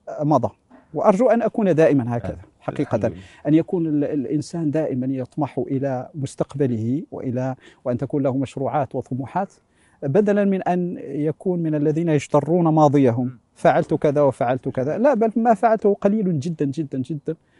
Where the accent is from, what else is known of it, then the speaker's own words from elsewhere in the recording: Marrakesh, Marrakesh-Safi, Morocco; فإذا أنا ولدت في مدينة مراكش ودرست دراستي الابتدائية والثانوية